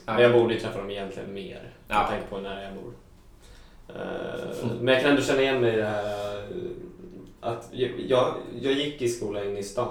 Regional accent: Stockholm, Stockholm County, Sweden; Jag är ändå från Stockholm

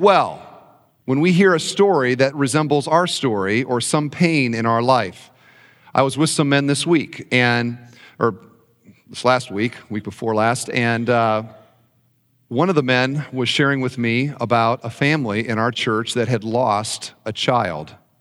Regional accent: Indiana, United States; "We're from Indiana too. What part of Indiana?" "Well, we're northwest in Indiana." "We're from northwest. What county?" "Lake County."

